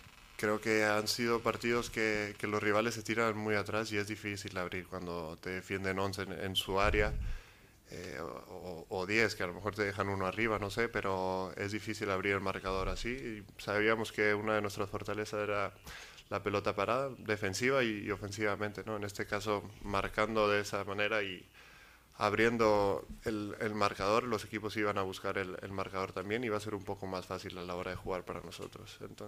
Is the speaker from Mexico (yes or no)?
yes; Mexico; como mexicano sabemos que siempre tenemos casa, que es en México